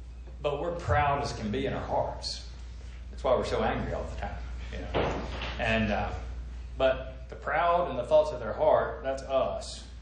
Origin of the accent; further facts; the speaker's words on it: the South, United States; You know, I'm a Southerner. You may not have known that. But we're taught modesty in the South.